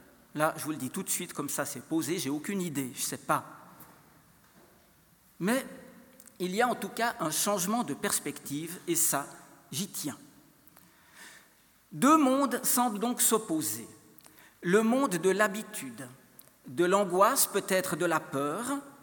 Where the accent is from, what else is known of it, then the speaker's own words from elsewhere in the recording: Biel/Bienne, Bern, Switzerland; je viens de Bienne.